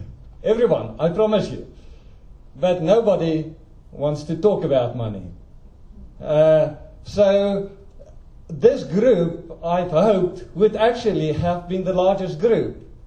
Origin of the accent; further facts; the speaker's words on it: South Africa; now in United Kingdom; As you can hear, I'm a South African. When I preach in the UK, I need to use a PowerPoint because people cannot follow my accent, even though we had been living in the UK for the past 14 years.